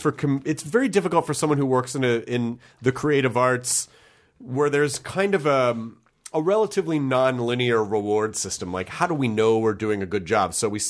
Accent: Memphis, Tennessee, United States; also born or lived in Kentucky / Denver / Florida; now in Los Angeles, United States; Yes, I was born in Kentucky, but I always say I'm from Tennessee because I spent a considerable chunk of my childhood there.

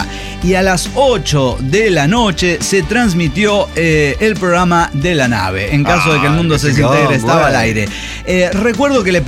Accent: Argentina; accent: Argentine; also born or lived in Florida; now in Houston, United States; desde que me mudé de Florida a Houston, Texas, mi acento argentino poco a poco fue cambiando. Y esto es debido a que mis grandes amigos son de El Salvador y la mayor parte mexicanos.

